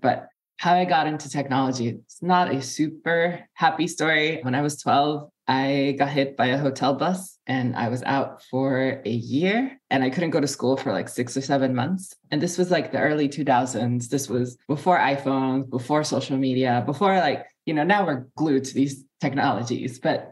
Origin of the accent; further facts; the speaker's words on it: Puerto Rico; I was born and raised in Puerto Rico. So for me, being Latina